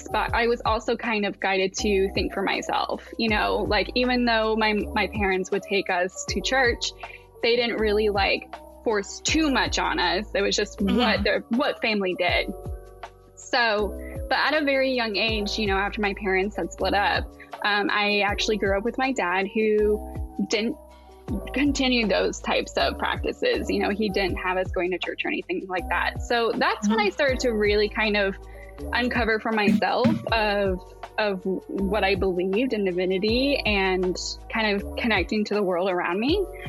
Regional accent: Asheville, North Carolina, United States; I was born very close in South Carolina, but growing up, like, we moved around a lot. Mm-hmm. And so, we moved to the Asheville area in 1998.

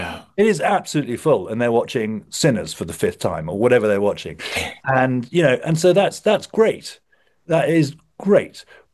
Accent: England, United Kingdom; accent: English; now in United States; So the answer to your question is, I stick to my English accent.

